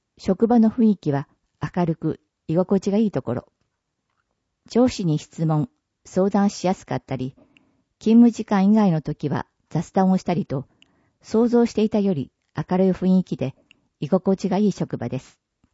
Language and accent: Japanese; Ryugasaki, Ibaraki, Japan; 生まれも育ちも龍ヶ崎なので、市民目線で仕事ができると思ったのと